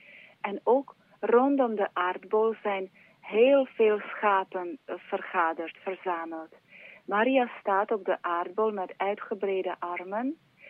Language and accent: Dutch; Slovakia; En ik kom oorspronkelijk uit Slowakije.